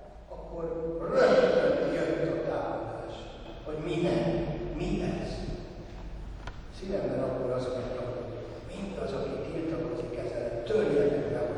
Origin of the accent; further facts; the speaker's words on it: Győr-Moson-Sopron, Hungary; born there; Én Szigetközben születtem, ahol tartok most.